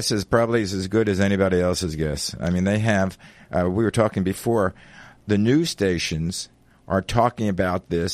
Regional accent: Brooklyn, New York, United States; born there; I was born in Brooklyn. Does that count?

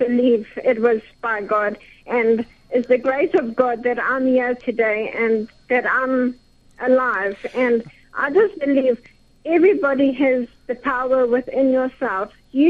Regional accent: Margate, KwaZulu-Natal, South Africa; I was sent back to my hometown, Margate, in South Africa. It's a coastal town.

